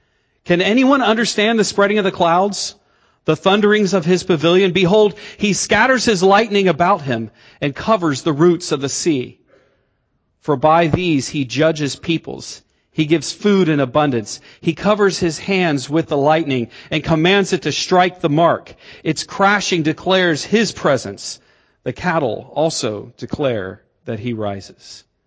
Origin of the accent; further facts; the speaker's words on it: Florida, United States; I grew up in Florida. I grew up around an incredible amount of lightning.